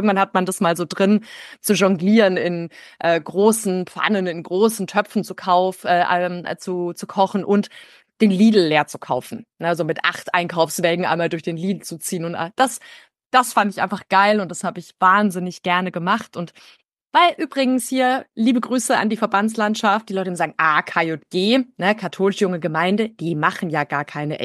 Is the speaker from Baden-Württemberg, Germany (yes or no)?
yes; Freudenstadt, Baden-Württemberg, Germany; ich war ja mit 9 Jahren zum ersten Mal als Teilnehmerin im Zeltlager der KJG Freudenstadt, da wo ich herkomme, dabei.